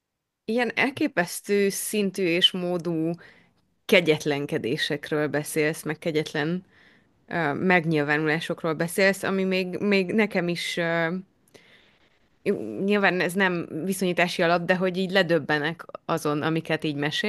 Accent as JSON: {"language": "Hungarian", "region": "Transylvania", "country": "Romania", "said": "egyébként erdélyi magyarként miért lenne nagyon fontos az, hogy ne szín magyar iskolába járjunk?"}